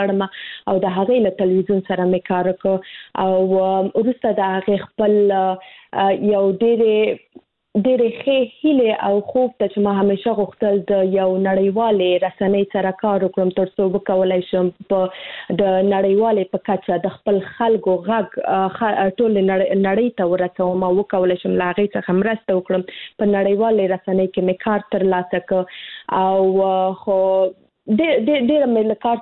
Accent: Kabul, Afghanistan; زه خو د کابل کې زیږیدلې یم، د کابل ولایت څخه یم

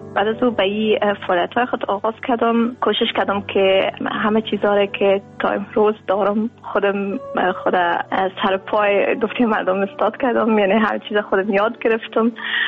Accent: Afghanistan; moved away

